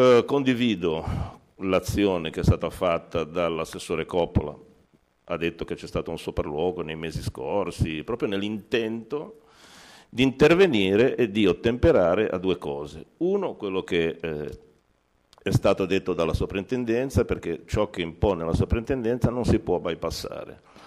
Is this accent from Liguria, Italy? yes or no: yes; Genoa, Liguria, Italy; Visto che tutti siamo genovesi, tutti vogliamo bene la nostra città